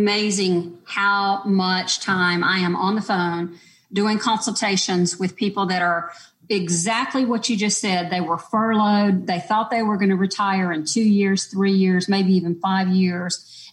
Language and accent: English; Atlanta, Georgia, United States; The one thing I love about Panama, it's so similar to Atlanta, Georgia, which is where I'm from. I'm north of Atlanta